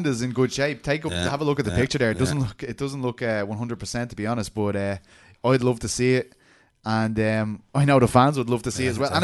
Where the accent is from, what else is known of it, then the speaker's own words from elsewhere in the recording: Ireland; I'm very conscious of that I'm Irish.